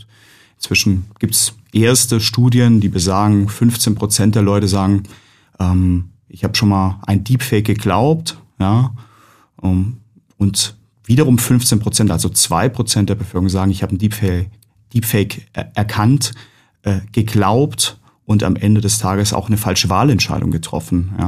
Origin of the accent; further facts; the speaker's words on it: Baden-Württemberg, Germany; ich komme aus Baden-Württemberg.